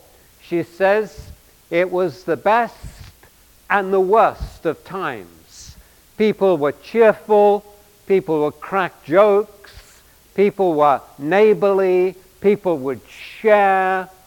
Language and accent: English; London, United Kingdom; because I was born in 1946, and so I grew up playing, I'm a Londoner, I grew up playing in air raid shelters and underground bunkers.